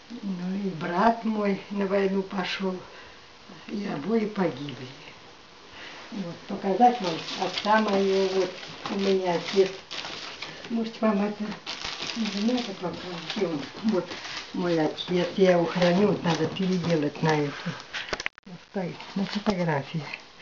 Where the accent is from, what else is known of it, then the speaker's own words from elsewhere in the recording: Dvornikovo, Kemerovo Oblast, Russia; Я родилась в Чесурском районе Кемеровской области. Там есть деревня такая, Дворниково, глухая, маленькая деревня. Вот там я и родилась, там я и выросла